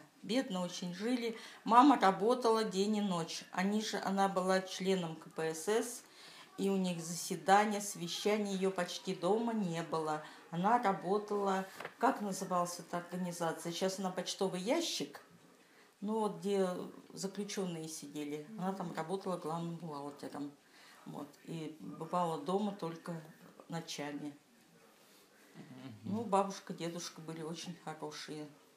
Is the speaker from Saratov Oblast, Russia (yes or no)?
no; Novokuznetsk, Kemerovo Oblast, Russia; born there; Так, я родилась в 1941 году, 28 июля, в городе Сталинске. Теперь он называется Новокузнецк.